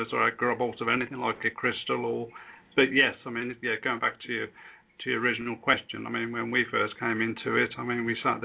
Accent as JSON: {"language": "English", "town": "Stratford-upon-Avon", "region": "West Midlands", "country": "United Kingdom", "tie": "born or raised there", "said": "I was born in Stratford-on-Avon, where William Shakespeare was, and I lived in a small village just outside there"}